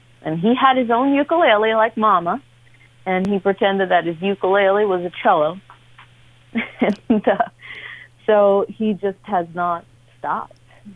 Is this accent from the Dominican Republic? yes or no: yes; Dominican Republic; also born or lived in Jersey; I was born in Jersey. I moved to Dominican Republic with my mom. I was raised there for quite a few years